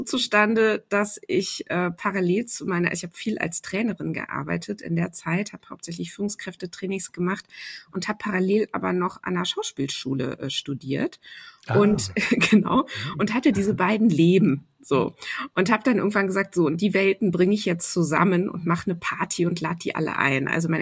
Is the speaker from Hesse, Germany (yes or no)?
no; Cologne, North Rhine-Westphalia, Germany; ich bin ja in Köln groß geworden, insofern so die Nähe zu den Niederlanden war natürlich immer da.